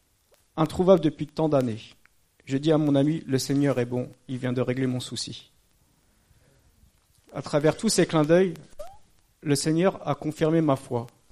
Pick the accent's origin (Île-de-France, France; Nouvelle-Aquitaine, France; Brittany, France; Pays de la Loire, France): Pays de la Loire, France; Angers; born there; j'habite sur Trélazé, je suis né sur Angers, j'ai bientôt 40 ans.